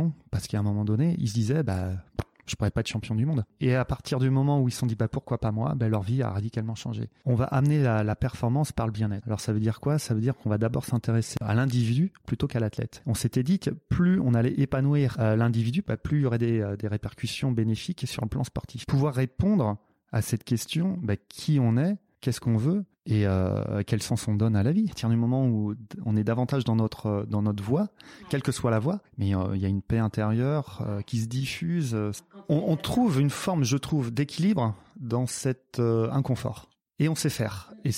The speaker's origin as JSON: {"language": "French", "town": "Nantes", "region": "Pays de la Loire", "country": "France", "tie": "born there", "said": "Alors, je suis né à Nantes."}